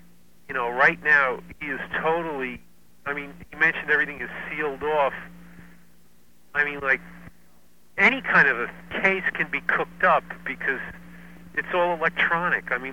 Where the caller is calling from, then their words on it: Ridgewood, New Jersey, United States; It's Ridgewood, New Jersey.